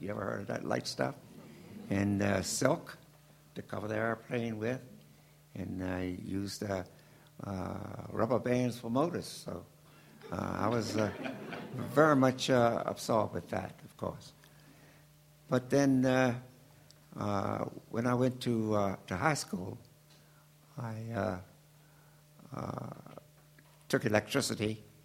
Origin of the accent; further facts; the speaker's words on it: Washington, District of Columbia, United States; born and raised in Washington, D.C., educated in the public school system of that day, which was all segregated, and through Howard University.